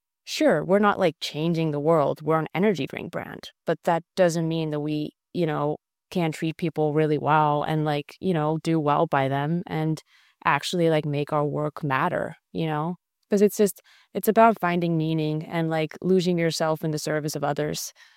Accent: Iceland; being a European, like I'm originally from Iceland, born and raised, an Icelander running an American company

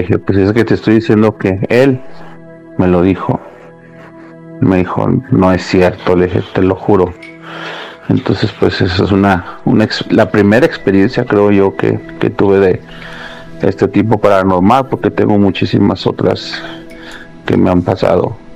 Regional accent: León, Guanajuato, Mexico; yo soy de León, Guanajuato.

